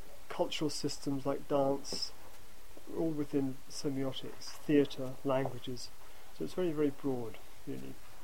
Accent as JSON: {"language": "English", "country": "France", "accent": "French", "said": "if you excuse my French accent."}